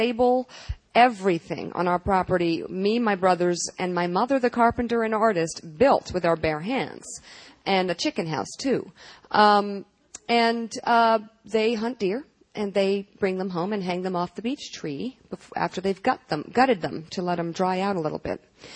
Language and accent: English; Washington, District of Columbia, United States; Look, we grew up in Washington, and Joe loves to paint a picture of an elitist background with lots of summers and weekends in the south of France.